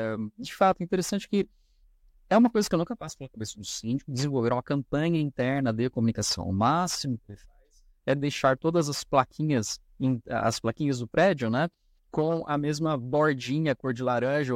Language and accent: Portuguese; Pindamonhangaba, São Paulo, Brazil; moved away as an adult; also born or lived in Tremembé; Eu sou nascido em Tremembé, mas eu fui lá só para nascer e depois já voltei para Pindamonhangaba. Fiquei lá até os 18 anos, vim para cá para fazer faculdade